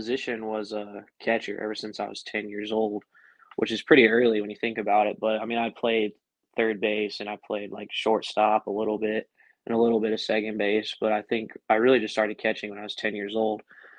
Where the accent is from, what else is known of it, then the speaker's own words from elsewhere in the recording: Colorado, United States; growing up in Colorado, Tulo was kind of the man